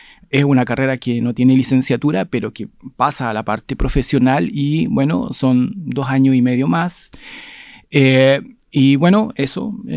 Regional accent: Osorno, Los Lagos, Chile; Yo soy oriundo de Osorno, soy de profesión ingeniero civil industrial

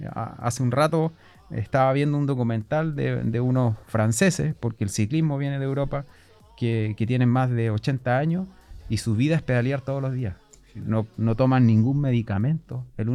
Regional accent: Osorno, Los Lagos, Chile; Entonces, yo soy de Osorno y yo dije, ¿cómo vinculamos a Osorno a esta actividad?

